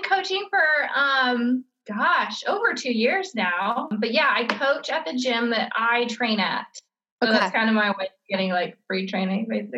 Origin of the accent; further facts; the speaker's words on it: Austin, Texas, United States; now in Dallas, United States; I live in Dallas, Texas. Born and raised in Texas. I'm actually originally from Austin.